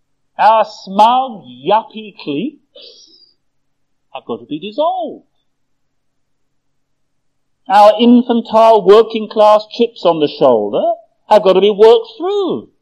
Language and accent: English; West Ham, London, United Kingdom; the constituency I grew up in London, in West Ham.